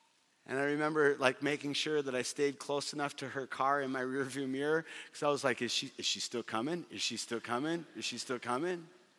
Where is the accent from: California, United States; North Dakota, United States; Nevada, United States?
North Dakota, United States; Fargo; She is from 10 miles south of Canada. I'm from Fargo, North Dakota. We had never been to Iowa before.